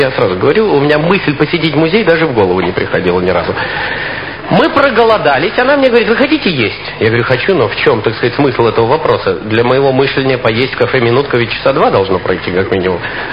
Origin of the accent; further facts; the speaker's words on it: Russia; он спросил, откуда мы. Я говорю, из России.